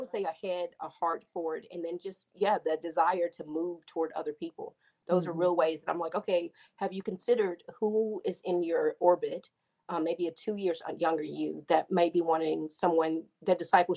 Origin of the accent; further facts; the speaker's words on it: Mississippi, United States; And so I literally thought that as a kid, even though I'm from Mississippi, praise God.